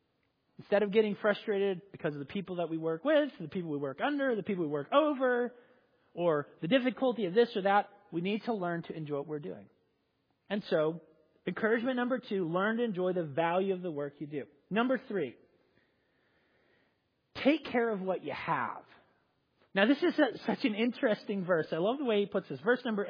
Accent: Southern US, United States; Like, I mean, I grew up in the South, and it's like, it doesn't matter what.

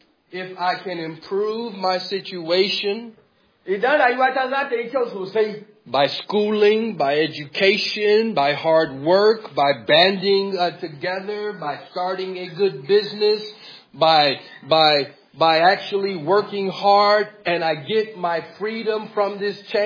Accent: United States; I'm from America, so we fight violence with violence.

